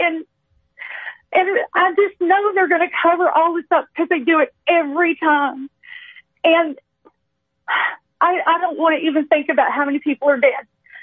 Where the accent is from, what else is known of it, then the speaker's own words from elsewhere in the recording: North Carolina, United States; I know Asheville's devastated. I hate it. I'm from Buncombe County.